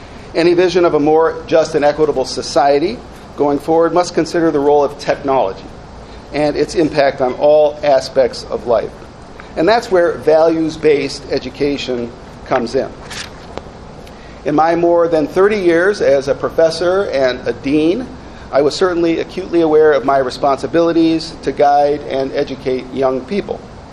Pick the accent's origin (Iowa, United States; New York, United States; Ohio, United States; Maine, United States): Ohio, United States; Strongsville; They returned to Ohio, made a life together in Strongsville. So I grew up in Strongsville.